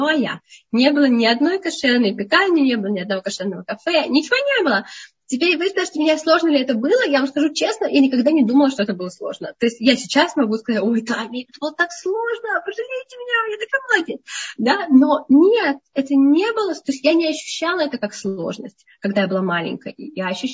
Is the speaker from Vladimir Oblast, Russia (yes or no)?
no; Moscow, Russia; да, я выросла в Москве.